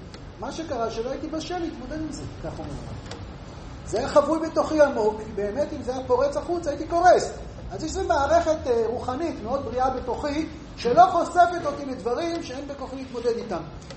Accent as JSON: {"language": "Hebrew", "town": "Hebron", "region": "West Bank", "country": "Palestine", "said": "אני בא מחברון, יש לי שכנים גם כן דוברי ערבית"}